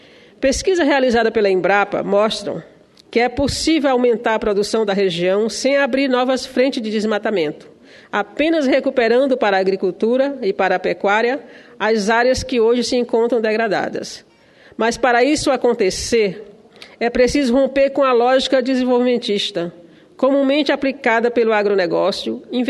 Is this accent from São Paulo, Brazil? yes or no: no; Piauí, Brazil; eu quero cumprimentar também os prefeitos da minha terra, que estavam ali, estou ouvindo ainda o prefeito da Parnaíba, Florentino Neto, a nossa maior cidade, dona do litoral mais belo desse país.